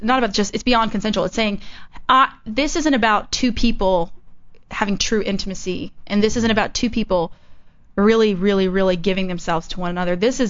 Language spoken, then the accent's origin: English; Bible Belt, United States; I mean, I grew up in the Bible Belt, so you're kind of like drenched